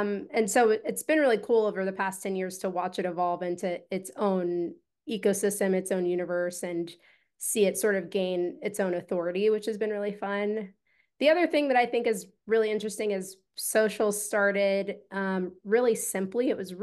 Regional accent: Columbus, Ohio, United States; I'm born and raised in Columbus, Ohio, and this city has just been so good to me from a marketing perspective.

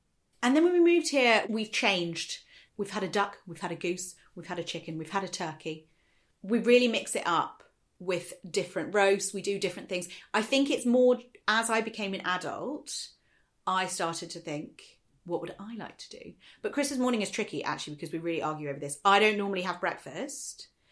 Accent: Australia; born there; We do not have rigid traditions because I was born in Australia.

